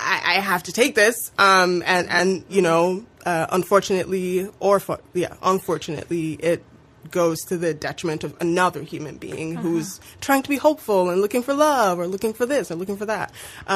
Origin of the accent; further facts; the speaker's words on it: Nigeria; now in Canada; I am an immigrant. I am a Nigerian immigrant to Canada. And even though I'm an immigrant, I deserve to be here just as everybody else does.